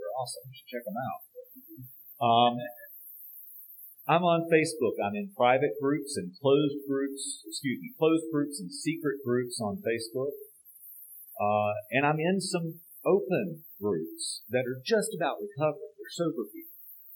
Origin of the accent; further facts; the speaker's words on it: North Carolina, United States; I'm an alcoholic from North Carolina, Area 51.